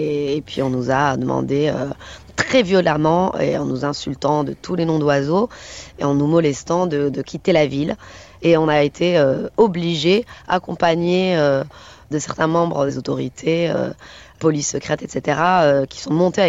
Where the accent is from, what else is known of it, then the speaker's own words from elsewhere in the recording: Rabat, Rabat-Salé-Kénitra, Morocco; Je suis née au Maroc, à Rabat, j'ai grandi à Rabat et j'ai grandi dans une famille qui m'a transmis les valeurs de liberté, d'égalité, de dignité, de justice sociale, etc. Une famille plutôt donc laïque